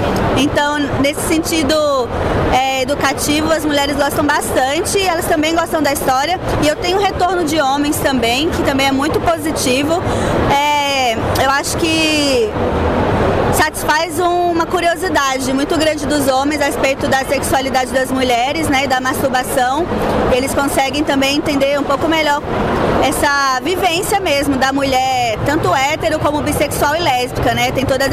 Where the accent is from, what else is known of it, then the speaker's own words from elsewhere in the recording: Brasília, Federal District, Brazil; now in São Paulo, Brazil; Oi, galera, eu vim de Brasília, agora tô morando em São Paulo